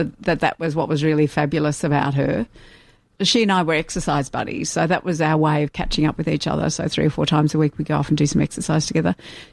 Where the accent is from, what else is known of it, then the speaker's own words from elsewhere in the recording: Ballarat, Victoria, Australia; part of that was growing up in Ballarat. It was a community.